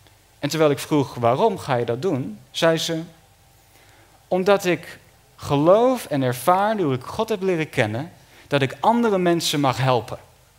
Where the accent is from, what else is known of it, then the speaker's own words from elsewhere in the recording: Den Helder, North Holland, Netherlands; Ik woonde niet in Heerhugowaard, ik kwam uit Den Helder.